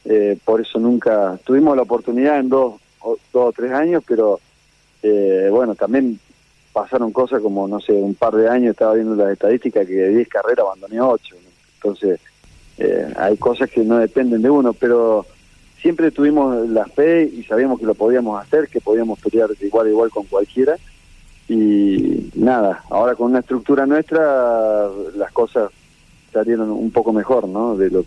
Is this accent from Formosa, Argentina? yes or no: no; Plaza Huincul, Neuquén, Argentina; nosotros somos de Neuquén, de Plaza Huinculi, sí, y de Cutralcó, con mi viejo. y no hay muchas cosas para hacer aparte de estar en la empresa y de trabajar.